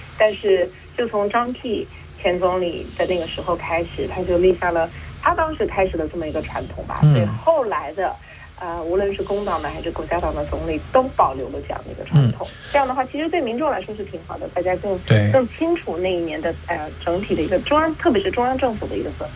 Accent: New Zealand; 那我自己作为一名新西兰人，也作为一名在国会工作的国会议员

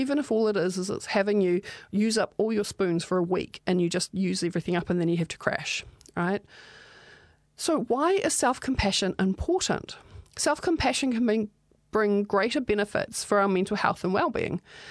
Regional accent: Australia; I find being Australian, it doesn't have some of the issues that we have

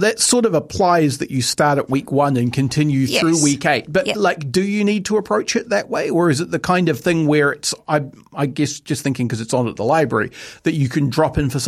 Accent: New Zealand; And the difficulty that you have as a New Zealander is often a lot of that stuff comes out of the States.

